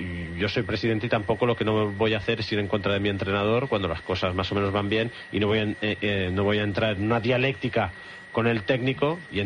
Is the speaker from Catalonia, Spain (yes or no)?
yes; Catalonia, Spain; como somos catalanes